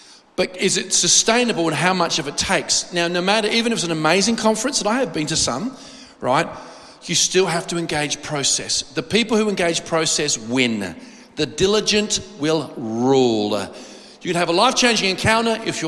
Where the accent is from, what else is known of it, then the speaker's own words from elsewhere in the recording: Adelaide, South Australia, Australia; by the grace of God, I'm born and bred in Adelaide. And I've been able to travel.